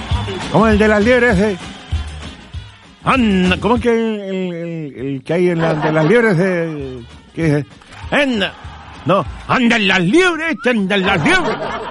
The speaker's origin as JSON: {"language": "Spanish", "town": "Talca", "region": "Maule", "country": "Chile", "tie": "born there", "said": "yo nací en Talca, bueno, yo tengo que defender el puerto"}